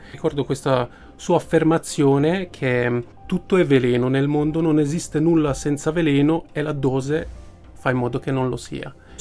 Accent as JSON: {"language": "Italian", "town": "Budapest", "country": "Hungary", "tie": "born or raised there", "said": "sono nato a Budapest e ho vissuto un po' anche quel clima di oppressione del comunismo"}